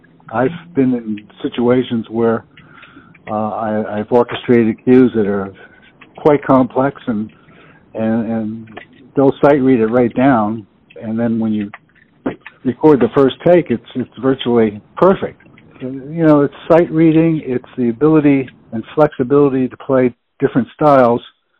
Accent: Pittsburgh, Pennsylvania, United States; now in Los Angeles, United States; director for Mr. Rogers' Neighborhood, which was filmed in Pittsburgh. And he happened to live in my hometown.

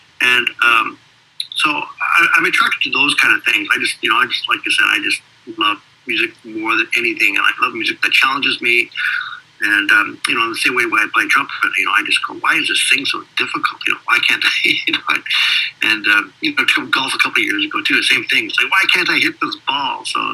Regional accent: Vancouver, British Columbia, Canada; also born or lived in Regina, Canada; I'm born and raised in Regina, Canada. I've been living in Vancouver, Canada since I was 4 years old.

